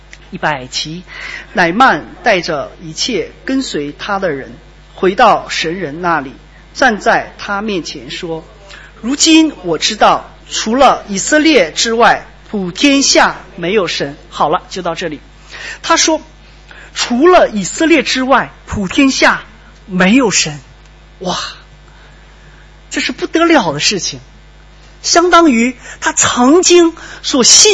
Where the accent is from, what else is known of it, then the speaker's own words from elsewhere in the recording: Yanji, Jilin, China; 在我的家乡里面我们居住的那个城市叫延吉，离我们家乡附近还有一个城市叫敦化。这个城市跟我们家乡的城市差不多大，大概有人口差不多80万左右吧